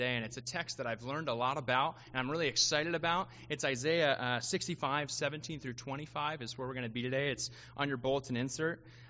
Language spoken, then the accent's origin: English; Pennsylvania, United States; I'm from Pennsylvania, we don't have those